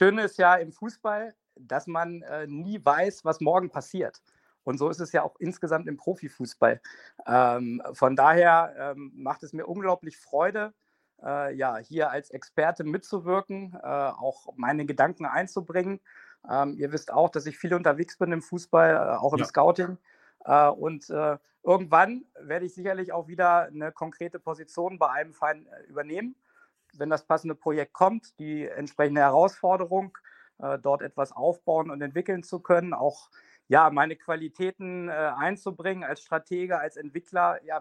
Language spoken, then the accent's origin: German; Hannover, Lower Saxony, Germany; Ich bin Hannoveraner, ich identifiziere mich mit der Stadt, mit der Region und auch mit Hannover 96.